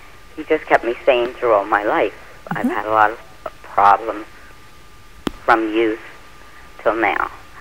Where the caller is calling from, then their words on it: Pennsylvania, United States; Pennsylvania.